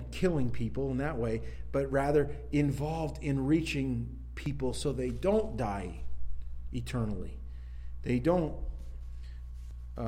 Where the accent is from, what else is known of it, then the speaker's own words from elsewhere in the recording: Maine, United States; And I'm from Northern Maine.